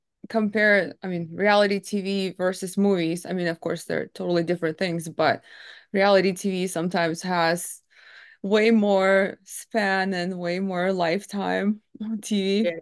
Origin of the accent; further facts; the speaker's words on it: Ukraine; I'm from Ukraine originally.